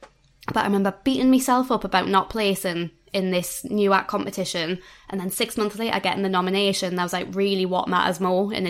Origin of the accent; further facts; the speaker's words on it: Newcastle, North East England, United Kingdom; I am from Newcastle